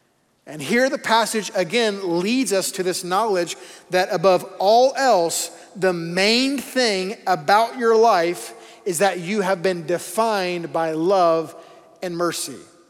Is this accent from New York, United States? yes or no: no; Arkansas, United States; also born or lived in Texas; Used to have hair. I was born in Texas. There you go. Okay. Yeah. You always know there's Texans in the room, okay? Because they will let you know. Was raised in Arkansas.